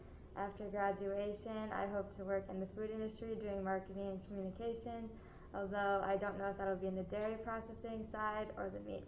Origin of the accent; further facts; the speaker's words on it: Pulaski, Wisconsin, United States; I'm from Pulaski, Wisconsin, up by Green Bay.